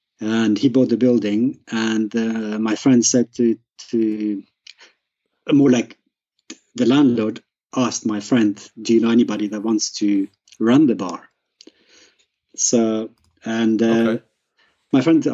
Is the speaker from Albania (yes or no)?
yes; Albania; English is a second language; moved away as an adult; now in England; I'm originally from Albania.